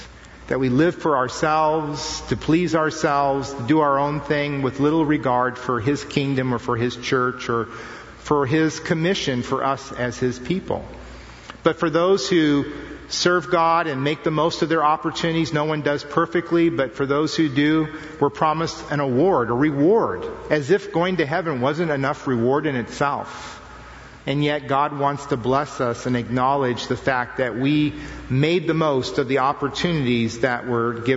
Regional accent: United States; Yeah, I'm an American. I'm home again, you know? This is my home turf.

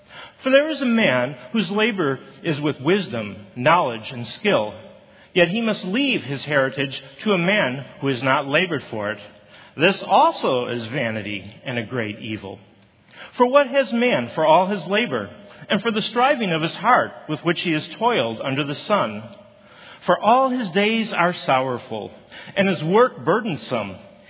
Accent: Buffalo, New York, United States; I grew up in Buffalo, New York, which is famous for storms that sort of blow in off of Lake Erie.

